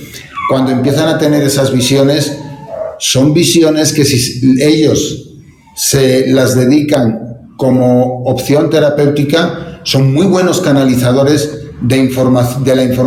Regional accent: Spain; sobre todo eso sucede mucho en Europa, en mi país, en España

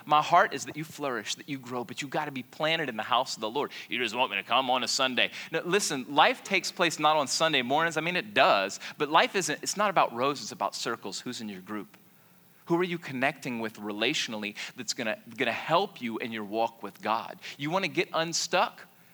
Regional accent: Louisiana, United States; But let me tell you, I'm from South Louisiana, and I got killer ice driving skills.

